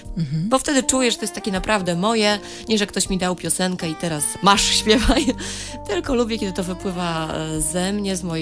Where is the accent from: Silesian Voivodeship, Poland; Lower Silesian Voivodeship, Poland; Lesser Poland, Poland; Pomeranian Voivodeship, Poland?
Pomeranian Voivodeship, Poland; Połczyno; najpierw odwiedzamy moją rodzinną wieś Połczyno i mój rodzinny dom.